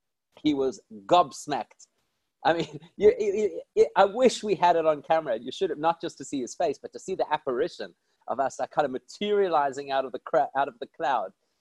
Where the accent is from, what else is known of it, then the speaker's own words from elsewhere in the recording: South Africa; I'm from South Africa.